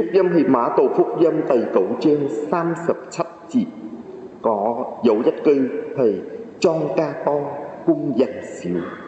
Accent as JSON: {"language": "Chinese", "country": "Vietnam", "tie": "born or raised there", "said": "然后在越南我们领经章之后，小朋友继续在主日学读读书"}